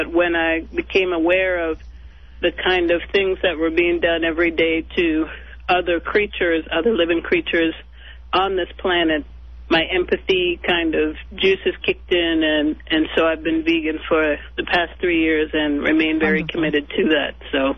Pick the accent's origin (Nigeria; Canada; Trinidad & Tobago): Trinidad & Tobago; also born or lived in New York; now in United States; I'm originally from Trinidad. I lived in New York for a while, and I'm currently in the Midwest